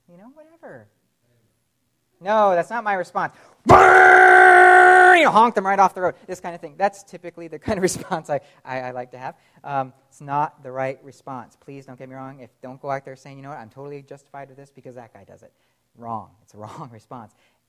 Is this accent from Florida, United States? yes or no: yes; Florida, United States; I grew up in Florida, right?